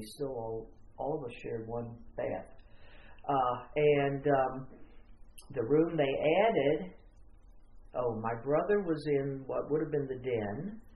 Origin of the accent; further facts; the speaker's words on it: Memphis, Tennessee, United States; I grew up in Memphis